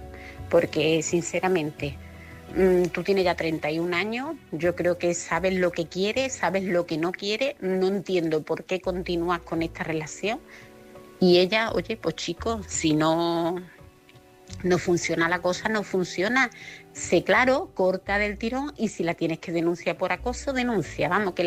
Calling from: Seville, Andalusia, Spain; corresponsal de Sevilla.

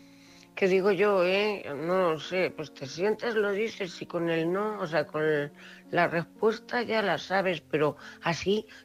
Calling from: Cuenca, Castilla-La Mancha, Spain; corresponsal de Cuenca.

